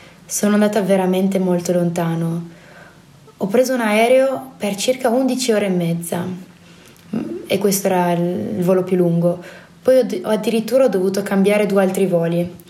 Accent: South Korea; Italian is a second language; now in Italy; una cosa che io adoro moltissimo e che è molto difficile da trovare da dove vengo io. È molto, molto popolare andare a cantare nei karaoke in Corea.

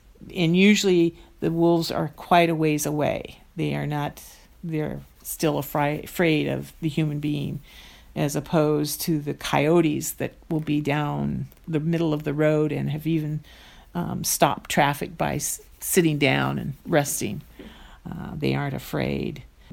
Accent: Spokane, Washington, United States; now in Portland, United States; Since I live in Portland, I have to get there, so I drive. It's a 14-hour drive. I usually stop in my hometown of Spokane in order to see friends

